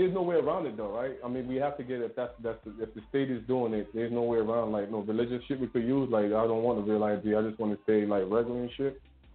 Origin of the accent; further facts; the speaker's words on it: Jamaica; I'm from Jamaica and she's from Trinidad, so it's gonna be a little bit different.